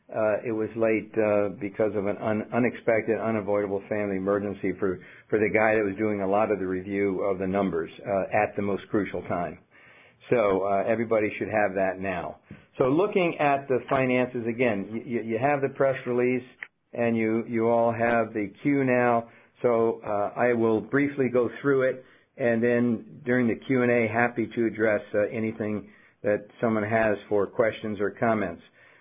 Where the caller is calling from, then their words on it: Boston, Massachusetts, United States; I'm calling in from Boston, so we're bookends here.